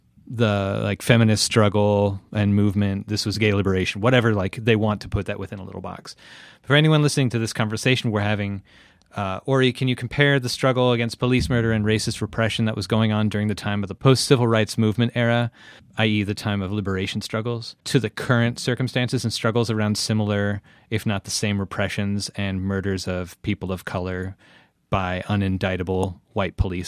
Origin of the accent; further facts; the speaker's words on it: West Coast, United States; I grew up on the West Coast